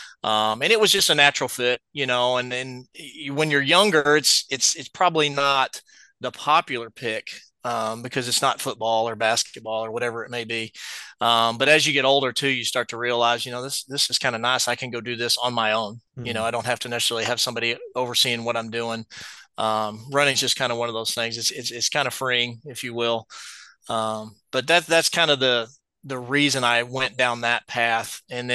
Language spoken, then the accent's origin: English; Texas, United States; I grew up in North Texas area, went to high school at Lindsay High School.